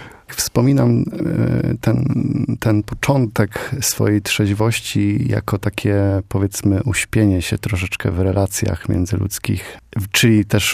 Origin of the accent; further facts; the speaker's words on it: Poznań, Greater Poland Voivodeship, Poland; ja się tutaj urodziłem w Poznaniu i obecnie jestem tutaj najbardziej i najintensywniej, natomiast też jestem związany ze Środą Wielkopolską